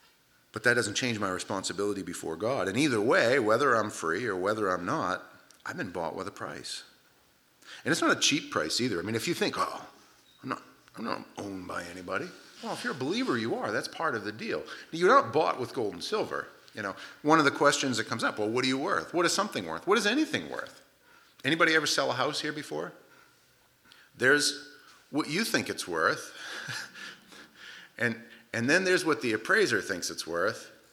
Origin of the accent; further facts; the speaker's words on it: United States; I'm an American. I'm very thankful, and I'm glad for the freedoms that I have.